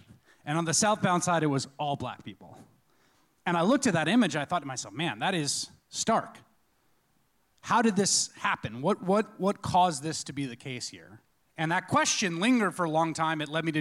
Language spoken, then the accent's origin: English; New York City, New York, United States; now in Chicago, United States; I grew up in New York City and in the Bronx